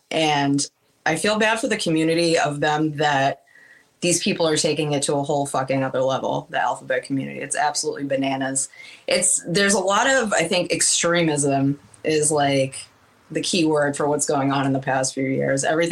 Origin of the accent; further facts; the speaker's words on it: Massachusetts, United States; I'm born and raised in Massachusetts. I still work in Massachusetts.